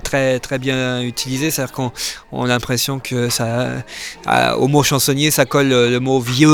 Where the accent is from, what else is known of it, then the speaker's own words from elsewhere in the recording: Normandy, France; Je venais de la radio, des radios locales, du Havre, puisque je suis normand.